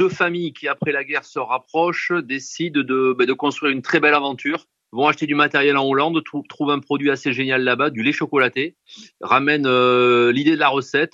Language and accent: French; Bordeaux, Nouvelle-Aquitaine, France; Et le vin est passé par là en tant que pur bordelais.